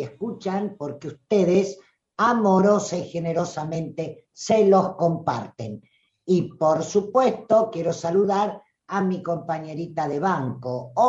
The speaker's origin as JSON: {"language": "Spanish", "town": "Olavarría", "region": "Buenos Aires Province", "country": "Argentina", "tie": "born or raised there", "said": "como se decía en Olavarría, mi pueblo natal, estamos más perdidos que turco en la neblina"}